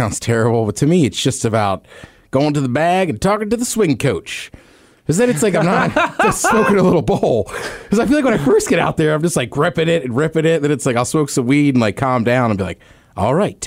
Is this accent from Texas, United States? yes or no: no; Maryland, United States; where I grew up in Maryland as a Maryland fan, like, I hate Duke, but they were never around because they were three states away.